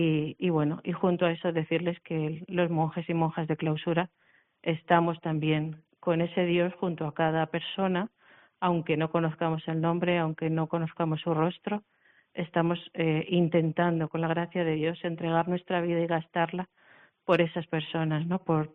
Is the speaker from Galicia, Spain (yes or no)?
no; Community of Madrid, Spain; now in Canary Islands, Spain; soy madrileña. Llevo en Canarias 27 años, ya soy casi canaria, o sin casi.